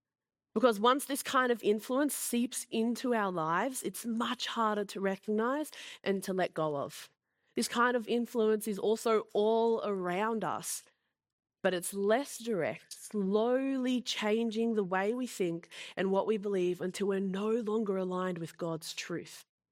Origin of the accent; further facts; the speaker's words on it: Australia; And it's the influence that happens with us being Australian and being in Australia.